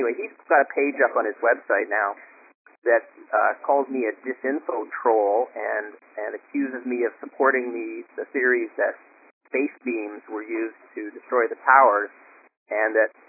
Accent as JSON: {"language": "English", "town": "Montreal", "region": "Quebec", "country": "Canada", "tie": "born or raised there", "said": "this other guy who I know from my hometown here, actually in Montreal"}